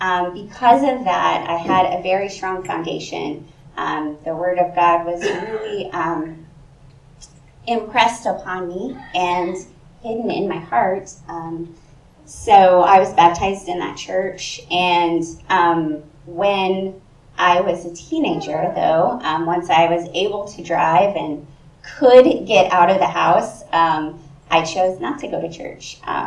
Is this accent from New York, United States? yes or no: no; Carthage, Missouri, United States; Yeah, so I also grew up in church. I grew up in Carthage, Missouri, so just down 49